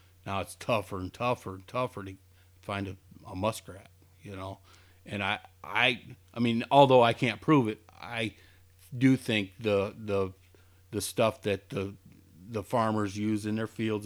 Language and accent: English; Granger, Indiana, United States; And I grew up in Granger, so St. Joe Farms is right down the road.